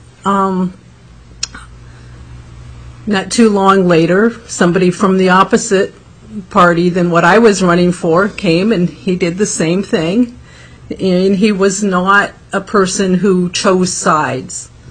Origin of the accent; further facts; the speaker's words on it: Klukwan, Alaska, United States; He came to Clukwan, which is my hometown village